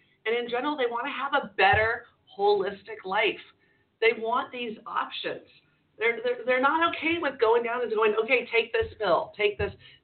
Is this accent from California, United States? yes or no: yes; California, United States; My hometown, Orange County, that we get women what they need this holiday season.